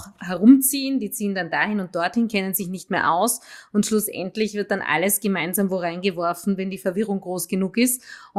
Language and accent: German; Tyrol, Austria; bei uns in den Tirol in den 80ern, wo ich aufgewachsen bin